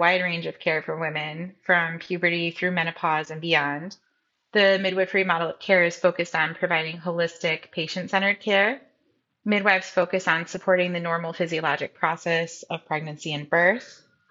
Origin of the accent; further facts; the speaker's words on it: Auburn, New York, United States; now in Marcellus, United States; I'm originally from Auburn, New York, and I now live in Marcellus with my husband and our three daughters.